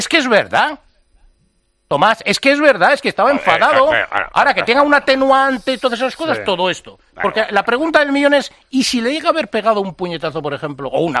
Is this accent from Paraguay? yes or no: no; Sestao, Basque Country, Spain; yo soy de Sestao y estaba viendo el partido en directo